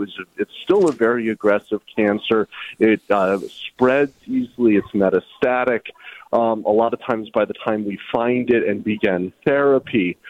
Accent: Colorado, United States; moved away as an adult; now in Hartford, United States; So I grew up in Colorado and went to undergrad and medical school there and did my residency at Stony Brook University on Long Island. And subsequently moved to Hartford and have been practicing in Connecticut for the last 9 years.

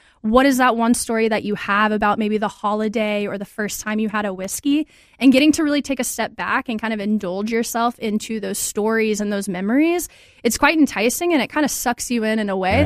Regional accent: Tennessee, United States; So I was born and raised down in Tennessee, but as my uncle gives me a good hard time about, made my way up to Kentucky

